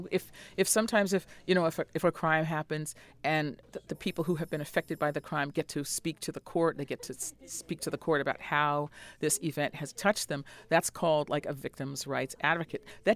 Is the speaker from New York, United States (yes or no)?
yes; Brooklyn, New York, United States; so shout out to Brooklyn, which is I'm from Brooklyn.